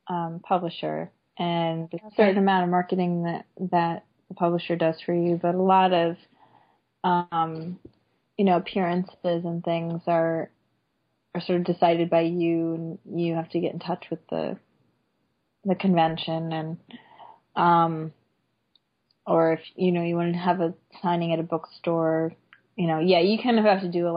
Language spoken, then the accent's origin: English; Chicago, Illinois, United States; I was at C2E2 this year, which is the Chicago Comic Con, and I'm probably going to do that one again next spring. So that's my hometown